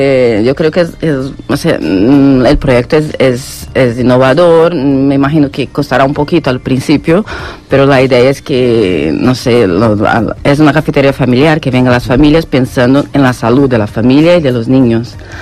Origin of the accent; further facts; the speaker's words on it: Brazil; now in Barcelona, Spain; soy brasileña, mitad española.